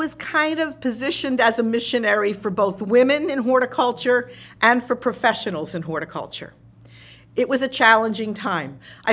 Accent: New York, United States; I went across country 4 times, going to the University of Arizona from my home state of New York.

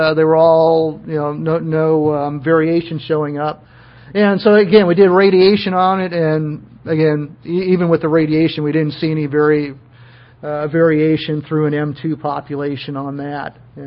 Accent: West Coast, United States; Myrtus communis is a shrub that I was familiar with growing up on the West Coast.

